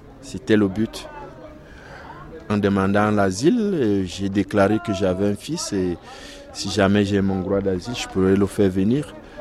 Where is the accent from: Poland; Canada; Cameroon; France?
Cameroon; moved away; Je viens du Cameroun.